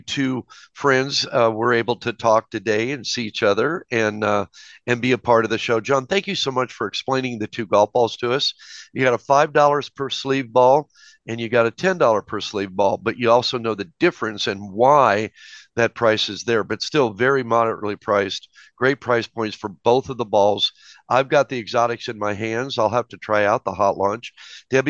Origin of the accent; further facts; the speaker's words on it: Detroit, Michigan, United States; Well, I'm from Detroit, so I can relate a little bit, but grew up here.